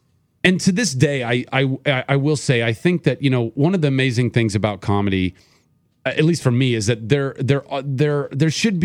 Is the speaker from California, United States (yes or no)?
yes; Ventura, California, United States; No, well, I grew up in Ventura. I did theater in Ohio, so it was like a little second home growing up.